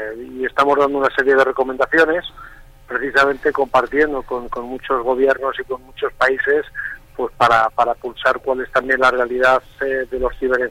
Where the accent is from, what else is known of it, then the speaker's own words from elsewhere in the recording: Costa Rica; Yo, por ejemplo, en Costa Rica, de donde vengo